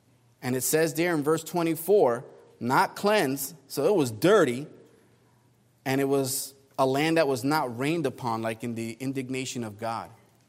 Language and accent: English; New Jersey, United States; so I'm originally from New Jersey, and New York was my backyard, and you know New York wants to be New Jersey